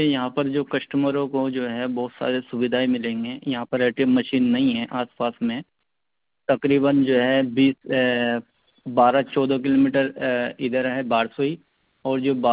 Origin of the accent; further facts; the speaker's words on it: Katihar, Bihar, India; मैं एक ग्रामीण क्षेत्र से हूँ, प्रासन नया टोला, पोस्ट बिगोर हाट, थाना बारसोई, जिला कटिहार, बिहार।